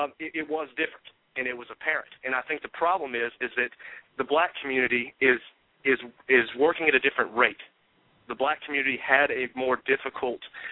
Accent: Boone, North Carolina, United States; I'm from Boone.

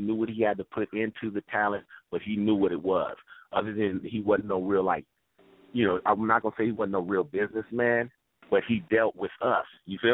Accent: San Pedro, California, United States; We from being from the inner city, that our era, we did everything. You know what I'm saying? I'm from San Pedro, so I can surf.

